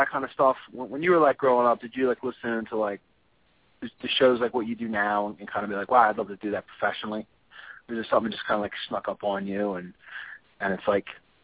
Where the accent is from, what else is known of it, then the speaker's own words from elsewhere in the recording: New Jersey, United States; now in New York, United States; I'm from New Jersey. For like 8 years, I've lived in the city, up by the George Washington Bridge. So I'm like in the city by like technicality.